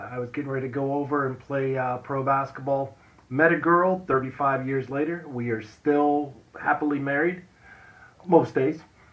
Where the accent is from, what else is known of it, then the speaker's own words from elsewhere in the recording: Dallas, Texas, United States; also born or lived in Louisiana; now in San Francisco, United States; currently reside in San Francisco Bay Area, but I grew up down south, and I don't mean Southern California. I was born in Louisiana, and I grew up in Dallas, and then later moved out to California because my dad was military